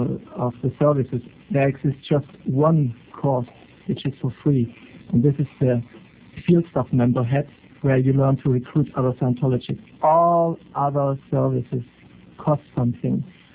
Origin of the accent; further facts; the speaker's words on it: Germany; I'm from Germany, you know.